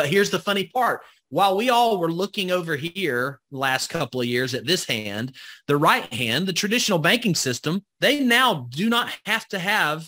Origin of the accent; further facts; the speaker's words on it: Alabama, United States; I grew up in Northwest Alabama, where we just say, y'all come on in and stay a while.